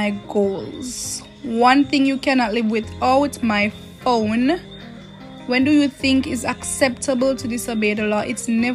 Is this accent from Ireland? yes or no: no; Jamaica; I'm 18 years old. I'm from Jamaica. I live in Montego Bay.